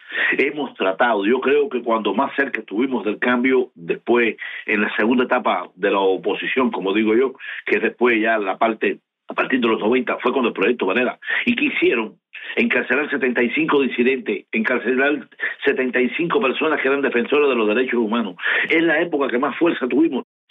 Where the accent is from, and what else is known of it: Cuba